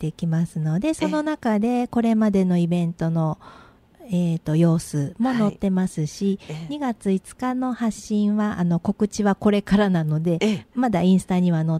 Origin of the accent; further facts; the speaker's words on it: Toyota, Aichi, Japan; 私が豊田市出身なんですけれど